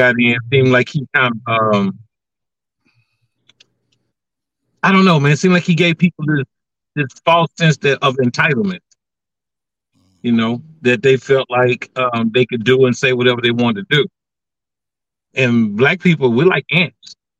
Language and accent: English; Texas, United States; Well, I'm a little older than y'all, and I grew up in Texas.